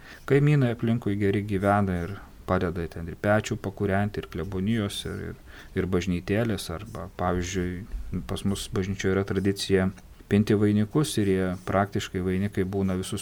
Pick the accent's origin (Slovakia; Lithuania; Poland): Lithuania; Dzūkija; aš pats esu iš Dzūkijos, tai labai gerai atskiriu tos žmonės, kurie iš Dzūkijos.